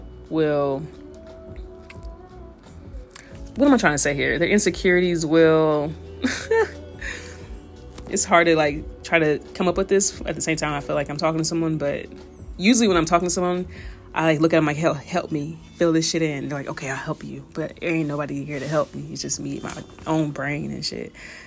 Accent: Indiana, United States; you know, I'm from Indiana, so we're not Patriots fans at all.

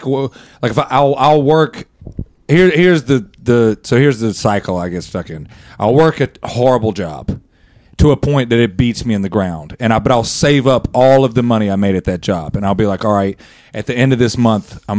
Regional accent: Mechanicsville, Arkansas, United States; I'm from Mechanicsville, Arkansas.

